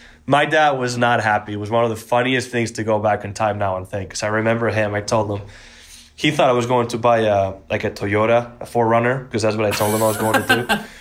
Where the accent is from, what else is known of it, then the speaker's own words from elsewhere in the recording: Bilbao, Basque Country, Spain; first language Basque; English is a second language; I did spend my last 2 years of high school in Madrid. So I'm from Bilbao, different city, right?